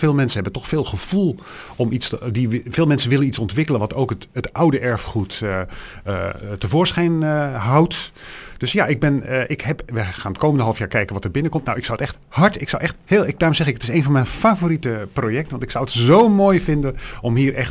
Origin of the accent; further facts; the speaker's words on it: Rotterdam, South Holland, Netherlands; Ik kom uit Rotterdam, zoals jullie wellicht weten.